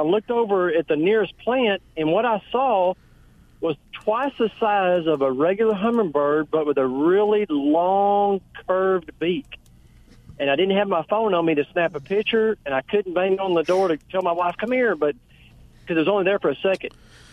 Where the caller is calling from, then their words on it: Longview, Texas, United States; Longview, Texas.